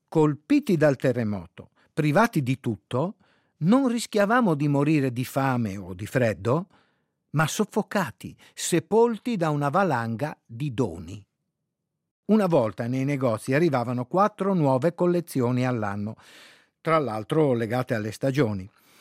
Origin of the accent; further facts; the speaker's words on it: Veneto, Italy; accent: Venetian; Tradotto in veneto, il mio dialetto, sarebbe sveia bauco.